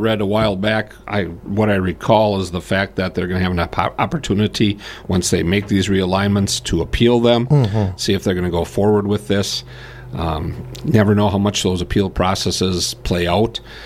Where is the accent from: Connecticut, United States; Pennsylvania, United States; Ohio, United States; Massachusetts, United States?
Ohio, United States; Brilliant; where I grew up in the Brilliant area. You know, Brilliant and Reedsville are 5 miles apart.